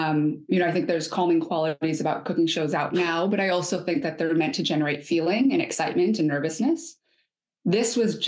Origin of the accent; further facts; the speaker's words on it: Michigan, United States; travels or growing up in Michigan